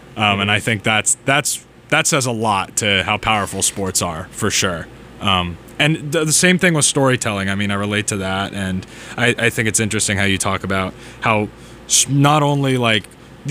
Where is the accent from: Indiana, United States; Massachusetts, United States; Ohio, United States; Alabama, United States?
Massachusetts, United States; Boston; Yeah, and I can totally relate to, in my own way, growing up in Boston, relate to that.